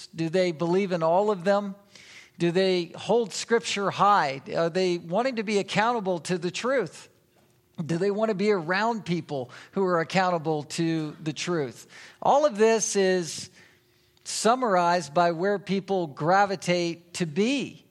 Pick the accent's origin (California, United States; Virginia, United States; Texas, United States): Virginia, United States; Virginia Beach; moved away as an adult; I grew up in Virginia Beach, which isn't too far from getting to family members down in Durham, and I used to visit these cousins and know them, and they knew me growing up my whole life